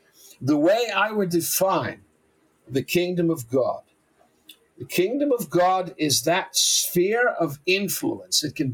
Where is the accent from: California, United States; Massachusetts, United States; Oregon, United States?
Massachusetts, United States; Boston; infinitely bigger than my hometown and beloved town of Boston, Massachusetts.